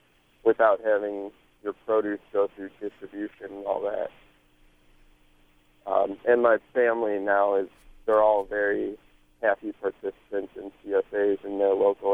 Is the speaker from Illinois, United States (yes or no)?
yes; Chicago, Illinois, United States; I just want to say, growing up in Chicago, I never really was in touch with my local food source until I went to Scattergood French School in Iowa.